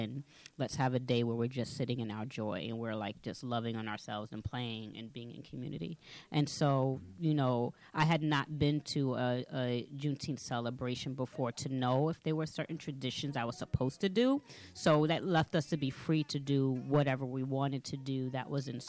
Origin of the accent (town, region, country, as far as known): New York City, New York, United States; born or raised there; also born or lived in Hempstead / Staten Island / the Bronx